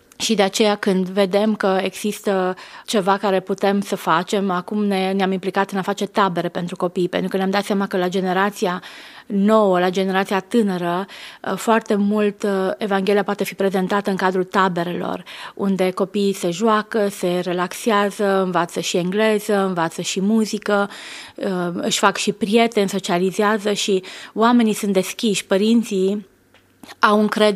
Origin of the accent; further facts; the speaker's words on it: Hațeg, Hunedoara County, Romania; Pentru mine Hatzeg înseamnă orașul natal, acolo ne-am născut noi toți cei patru copii, acolo tata a păstorit în timpul comunismului, mama a fost născută în Hatzeg, deci e orașul cel mai drag inimii mele